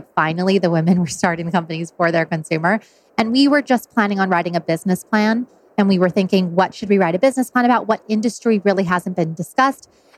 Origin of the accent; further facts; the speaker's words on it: El Paso, Texas, United States; Well, I'm from El Paso, Texas, originally. I moved up to the Northeast for college